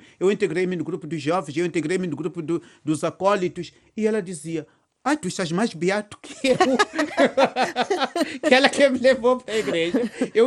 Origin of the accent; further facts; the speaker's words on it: Bilene, Gaza, Mozambique; born there; Nasci em Moçambique, nasci na Diocese de Xai-Xai, e numa terra muito pobre, muito simples, muito humilde, mas muito, muito bonita, que é Bilene.